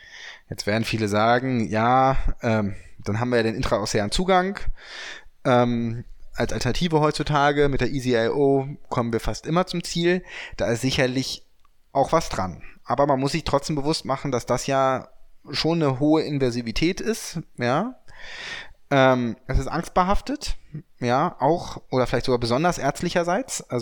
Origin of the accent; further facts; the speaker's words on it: Hanover, Lower Saxony, Germany; Wir kommen aus Hannover, 96 ist gestern abgestiegen.